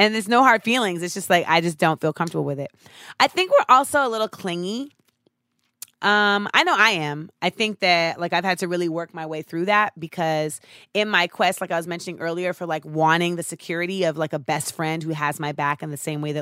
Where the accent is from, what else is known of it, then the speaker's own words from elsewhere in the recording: Orlando, Florida, United States; I always say, growing up in Orlando, people think that it's not racist because they think it's like Disney.